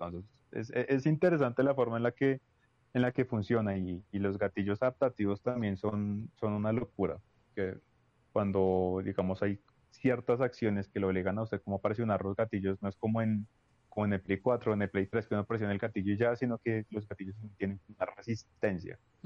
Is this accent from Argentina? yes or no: yes; Argentina; yo soy argentino.